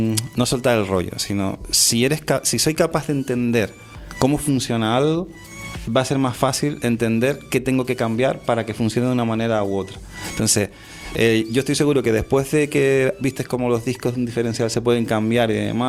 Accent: Tejina, Canary Islands, Spain; para que vean que hasta si yo, que soy de Tejina, lo sé hacer.

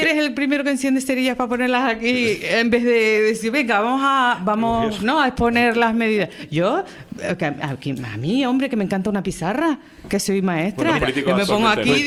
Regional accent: Canary Islands, Spain; mi tierra canaria, que yo soy tan canaria como cualquier otra persona

